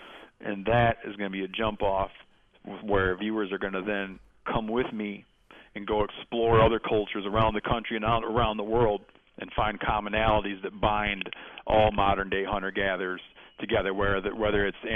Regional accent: Michigan, United States; And the next time I went home to my home state, which is Michigan, I told them I was going to bring a snapping turtle back.

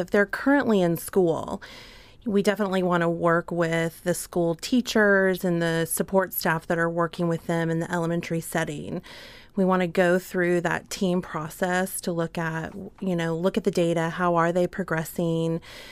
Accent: Texas, United States; now in Anchorage, United States; I am from Texas originally, always known I wanted to be a teacher. Graduated from Baylor University with a degree in special education and moved up to Anchorage and got my first teaching job.

